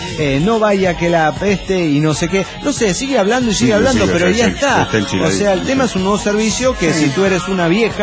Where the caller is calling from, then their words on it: Mérida, Yucatán, Mexico; de Mérida, Yucatán.